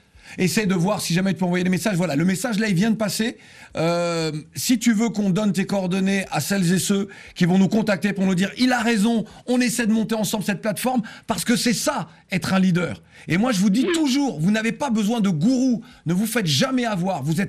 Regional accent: Guadeloupe, France; moi je suis français, comme tu sais, je suis à l'Africain de la Caraïbe, de la Guadeloupe, donc je suis né français

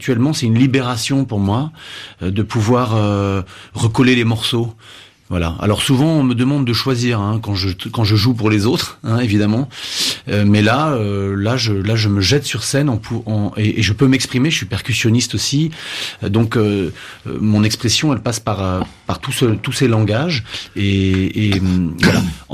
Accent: Paris, Île-de-France, France; Mes grands-parents sont nés au quin de coin de l'Europe. J'ai grandi, moi, à Barbès, avec des Algériens. J'ai passé plus de temps avec des Algériens qu'avec des Arméniens, en fait.

